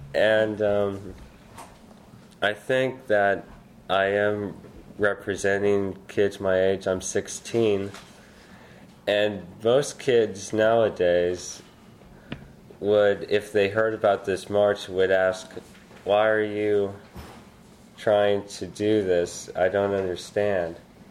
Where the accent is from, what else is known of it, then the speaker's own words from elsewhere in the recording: Austin, Texas, United States; from Austin, Texas